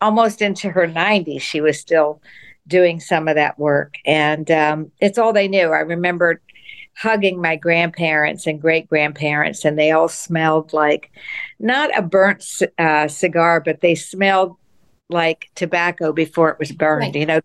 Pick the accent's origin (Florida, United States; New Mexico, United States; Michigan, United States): Florida, United States; Tampa; born there; I was born in Ybor City.